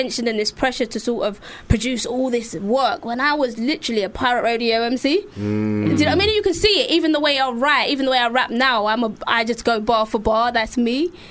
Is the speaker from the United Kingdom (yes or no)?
yes; Stepney, London, United Kingdom; That's why I grew up in Stepney when everyone was doing grime and garage and continued to do hip hop.